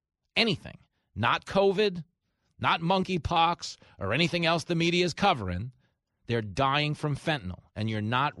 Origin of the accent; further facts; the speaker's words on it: Levittown, New York, United States; I grew up in Levittown.